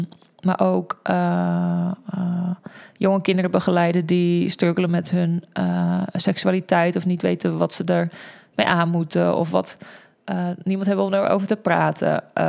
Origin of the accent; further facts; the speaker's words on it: Egmond aan Zee, North Holland, Netherlands; Ik woon in Alkmaar. Ik kom uit Egmond aan Zee. Daar ben ik opgegroeid.